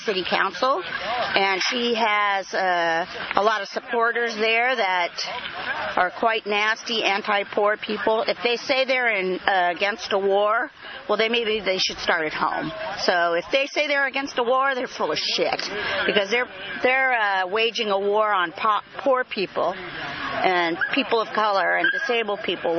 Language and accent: English; Venice, California, United States; Correct. I'm from Venice.